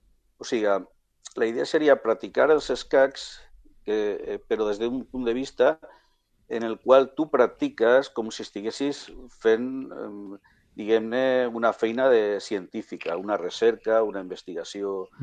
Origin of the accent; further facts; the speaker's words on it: Sagunt, Valencian Community, Spain; jo soc de València, el meu club, bueno, jo soc de Sagunt, que és una ciutat que està, bueno, coneguda entre Castelló i València, de la comarca del Camp de Morvedre